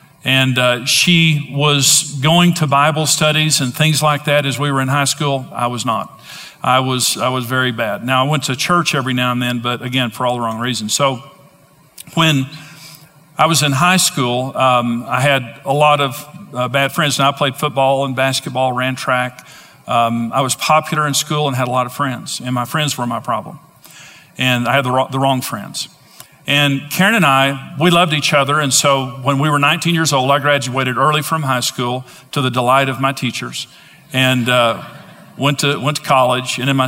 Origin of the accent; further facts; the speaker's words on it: Amarillo, Texas, United States; I grew up in Amarillo, Texas, and all my life, I grew up there.